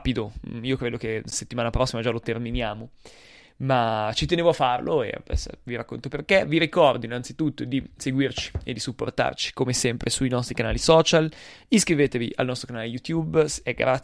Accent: Milan, Lombardy, Italy; io sono di Milano, la mia famiglia è da generazione di Milano

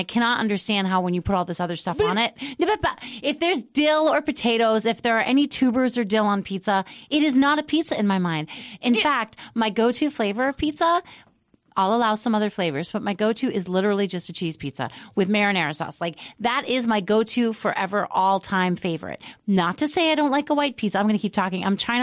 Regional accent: New York, United States; Anyway, I grew up in New York, and I grew up in a borough of New York and then visited other boroughs where the pizza is divine.

